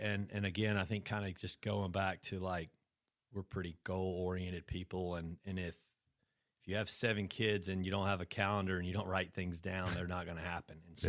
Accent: Brandon, Mississippi, United States; We grew up in Brandon, okay. Yeah, right outside of Jackson.

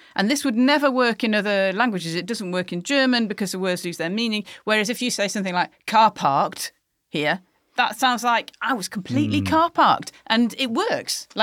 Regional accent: United Kingdom; And we know what that sentence is going to be about because we're British.

